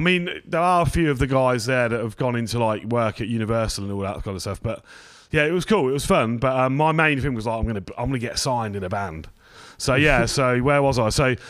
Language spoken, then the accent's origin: English; Northampton, East Midlands, United Kingdom; I mean, yeah, I'm from Northampton.